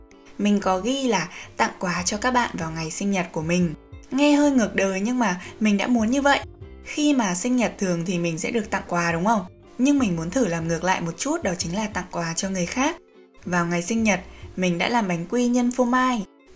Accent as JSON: {"language": "Vietnamese", "region": "Hanoi", "country": "Vietnam", "tie": "born or raised there", "said": "Mình sinh ra và lớn lên tại Hà Nội nên mình thực sự chưa trải qua cảm giác xa nhà cả năm"}